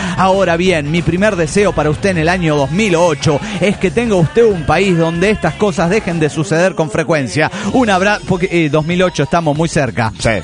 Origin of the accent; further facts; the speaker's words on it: Querétaro, Mexico; de Querétaro, México.